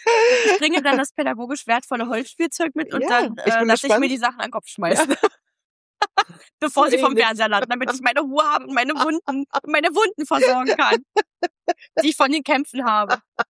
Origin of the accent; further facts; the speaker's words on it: Germany; Wir sind ja Deutsche.